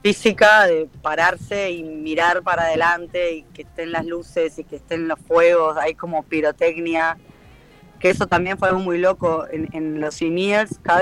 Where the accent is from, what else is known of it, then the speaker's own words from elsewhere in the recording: Uruguay; pudiera decir que soy la primera uruguaya.